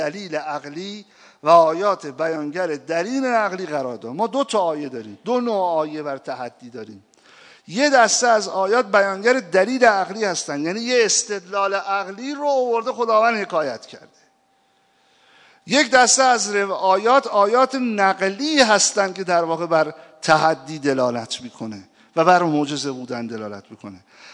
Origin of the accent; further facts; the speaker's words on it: Iran; منتها خب ما ایرانی هستیم